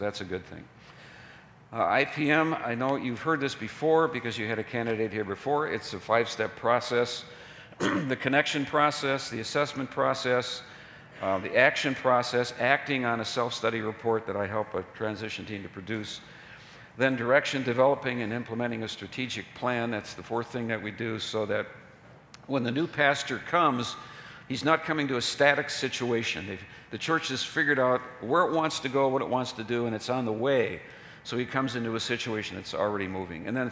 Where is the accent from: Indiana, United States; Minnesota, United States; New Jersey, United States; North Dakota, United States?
Minnesota, United States; Minneapolis; well, Pat and I grew up in Minneapolis. We might as well be going to Cincinnati. I didn't know anything about St. Paul.